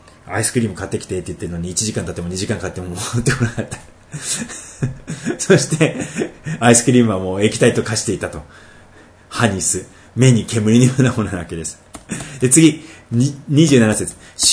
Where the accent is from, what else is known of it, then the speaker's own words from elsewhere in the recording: Tohoku, Japan; 妻が東北地方にある私の実家に一緒に行って寝泊まりした時ですね